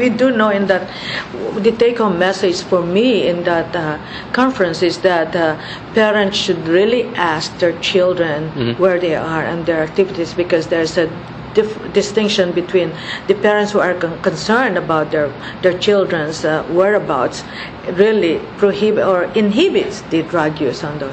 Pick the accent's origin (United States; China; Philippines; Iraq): Philippines; was born and raised in the Philippines, but a lot of my life was spent in the mainland.